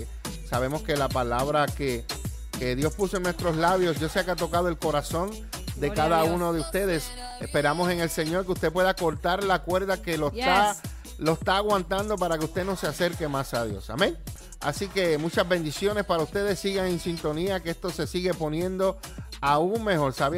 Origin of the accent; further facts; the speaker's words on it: Puerto Rico; Pues nosotros cuando íbamos creciendo, pues tú sabes, en Puerto Rico, pues nos íbamos en casa del vecino a ver las novelas